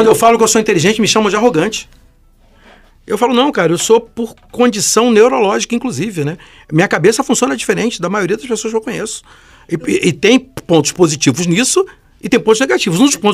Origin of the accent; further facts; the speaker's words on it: Caxias, Brazil; Eu sou um homem negro, eu nasci em Caxias, vivo em Caxias até hoje